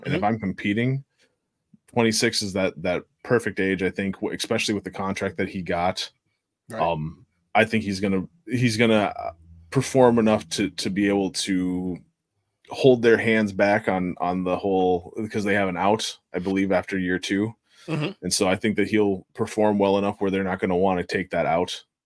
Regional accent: Minnesota, United States; Born and raised in Minnesota.

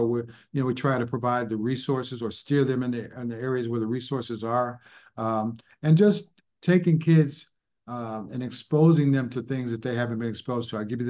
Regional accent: East Cleveland, Ohio, United States; So I was raised in East Cleveland, and it was a great, people hear East Cleveland and they want to, immediately think of negative thoughts, but when I was growing up there, East Cleveland was a wonderful place to live.

